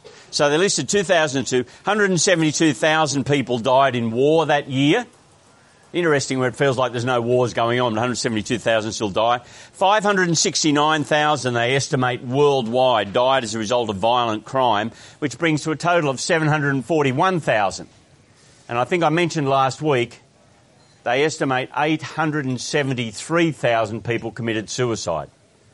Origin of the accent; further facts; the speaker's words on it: Grafton, New South Wales, Australia; I grew up in Grafton because my dad broke his ankle.